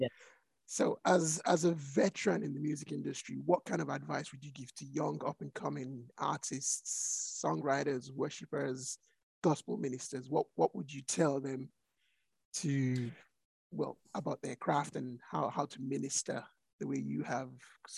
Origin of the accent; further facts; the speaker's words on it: Nigeria; moved away as an adult; now in Perth, Australia; And I am originally Nigerian, but I moved here in 2006.